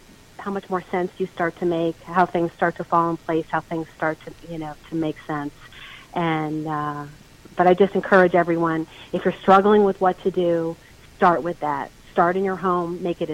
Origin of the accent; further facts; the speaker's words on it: United States; And I think the thing that we can do as American citizens is strengthen ourselves so people can think clearly.